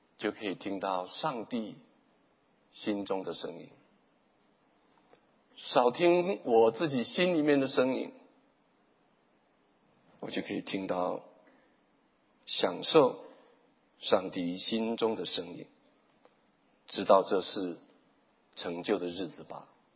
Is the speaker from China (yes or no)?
yes; China; 我不知道为什么在我们中国人用的语句里面，伯母跟阿姨有差别